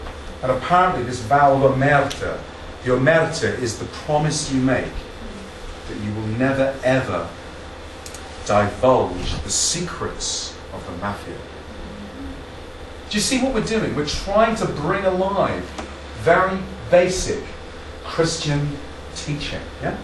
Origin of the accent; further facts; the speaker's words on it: East of England, United Kingdom; I'm from Hertfordshire.